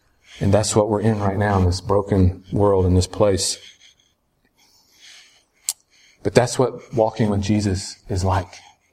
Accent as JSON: {"language": "English", "region": "the South", "country": "United States", "said": "well, I mean, I'm a Southerner, so it comes kind of natural."}